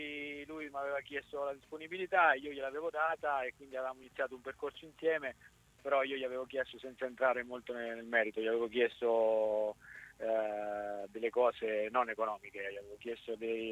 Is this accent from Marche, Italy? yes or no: yes; Marche, Italy; Piazza che io sono marchigiano, quindi è una piazza